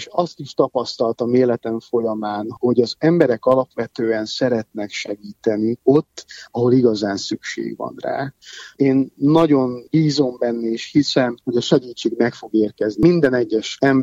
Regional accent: Galanta, Trnava Region, Slovakia; Én Galántán születtem, olyan városban, ahol mindenki ismert mindenkit, mindenki segített mindenkinek, vagy a másiknak.

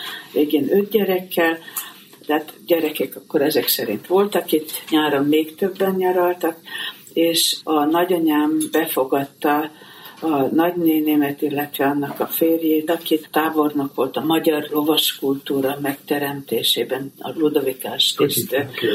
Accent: Szirák, Nógrád, Hungary; Én úgy kerültem Szirákra kisgyerekként, és én itt nőttem fel. Tulajdonképpen szinte pontosan 4 éves voltam, amikor ide jöttem, és középiskolába kerültem el, és azt követően én csak a szünidőket töltöttem Szirákon.

